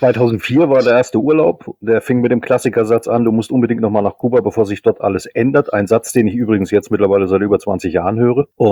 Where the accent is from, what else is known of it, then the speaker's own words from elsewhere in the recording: East Germany, Germany; Und da fuchste man sich aber als Ossi relativ schnell, Ex-Ossi